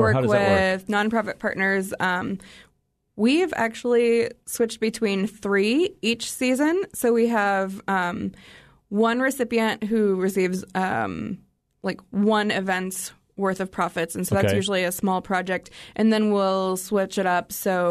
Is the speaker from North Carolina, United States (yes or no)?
no; Oregon, United States; And so I grew up in Central Oregon.